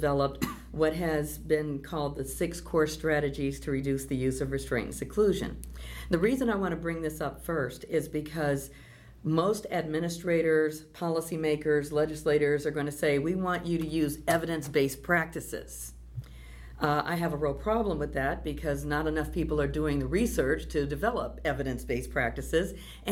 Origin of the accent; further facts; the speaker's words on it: Detroit, Michigan, United States; I grew up in Detroit, Michigan.